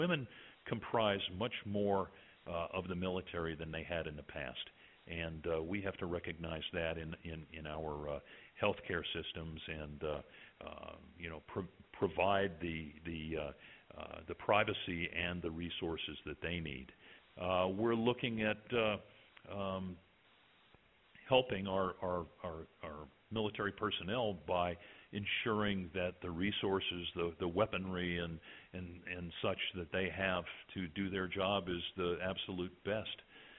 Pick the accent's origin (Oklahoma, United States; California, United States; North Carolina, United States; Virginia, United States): Virginia, United States; My home state of Virginia will tell you that they have combated veterans homelessness